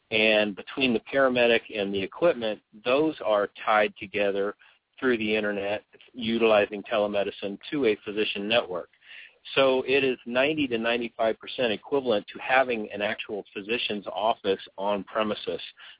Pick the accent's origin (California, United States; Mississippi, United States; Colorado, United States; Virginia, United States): Virginia, United States; I grew up in Virginia, in the mountains of Virginia. It was very much in the middle of nowhere when I was a kid, but now it's right outside of where Dulles Airport is.